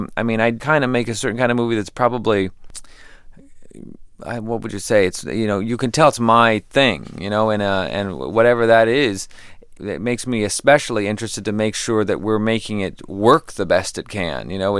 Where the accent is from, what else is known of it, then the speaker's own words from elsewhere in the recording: Texas, United States; Owen Wilson and I have a very similar background, and we're from Texas, and we've known each other since we were teenagers.